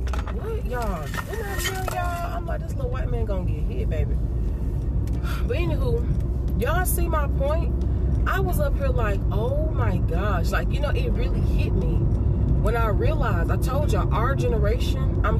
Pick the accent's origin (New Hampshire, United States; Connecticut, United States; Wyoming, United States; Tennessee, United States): Tennessee, United States; I told y'all I grew up in Tennessee.